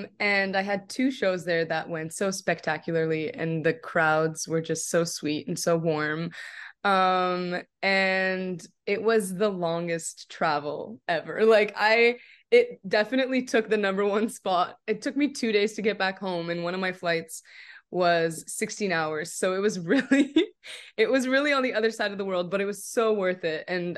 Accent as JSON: {"language": "English", "country": "Canada", "said": "now I'm in a different part of the world because I'm from Canada."}